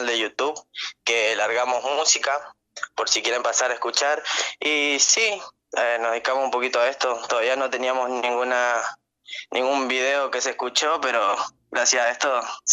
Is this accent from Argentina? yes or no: yes; Vera, Santa Fe, Argentina; Yo soy de, sí, de Vera Santa Fe, tengo 19 años y soy del Colegio Superior, número 42.